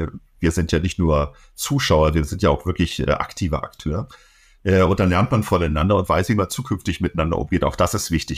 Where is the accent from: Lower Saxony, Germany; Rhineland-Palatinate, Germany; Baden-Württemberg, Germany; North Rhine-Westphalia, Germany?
Baden-Württemberg, Germany; Und als Schwabe guckt man natürlich auch auf die Kosten.